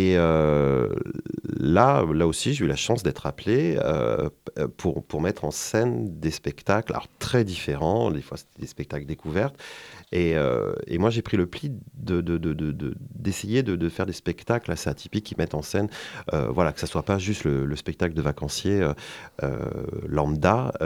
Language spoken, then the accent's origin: French; Châtellerault, Nouvelle-Aquitaine, France; j'avais besoin un petit peu de revenir dans ma ville natale, qui était Châtellerault. C'était pas très loin, c'était à 35 km.